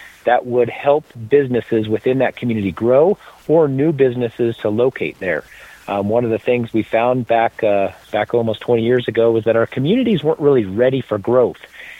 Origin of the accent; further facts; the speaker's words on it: Rawlins, Wyoming, United States; now in Laramie, United States; Rollins, my hometown, got one, so gosh darn it, Laramie, where I currently live now, should get one too.